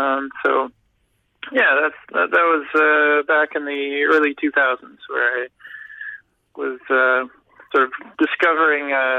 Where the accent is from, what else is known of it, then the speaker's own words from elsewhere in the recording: Ottawa, Ontario, Canada; because when I was younger, growing up in Ottawa, it was all about skiing.